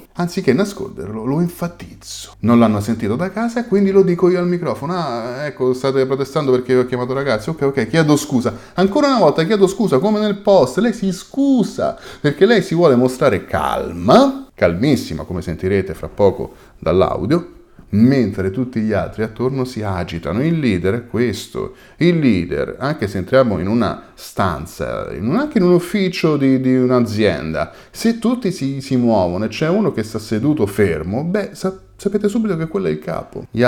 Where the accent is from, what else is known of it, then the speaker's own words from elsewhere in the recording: Rome, Lazio, Italy; noi romani lo diciamo ragazzi, da romano ovviamente confermo